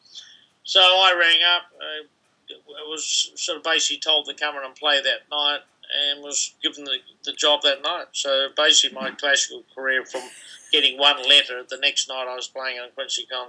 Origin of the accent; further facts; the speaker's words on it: Invercargill, Southland, New Zealand; also born or lived in Christchurch / Gore; I was born in Christchurch and then lived the first 10 years of my life in the South Island. So my father got a job conducting the … We moved to Invercargill for 6 years